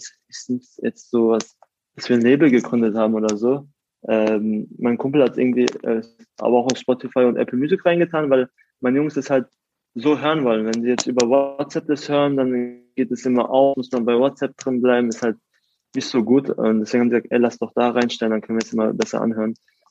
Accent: Karlsruhe, Baden-Württemberg, Germany; Aus Karlsruhe bin ich in der Südstadt aufgewachsen

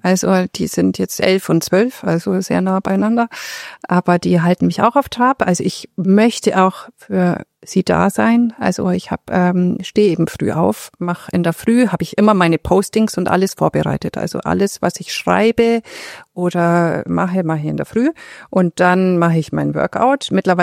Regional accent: Augsburg, Bavaria, Germany; Also hier brauche ich hier Augsburg. Das ist meine Heimat. Ich war auch mal weg. Ich habe ja in Düsseldorf gewohnt, 2 Jahre. Ich bin wieder nach Hause.

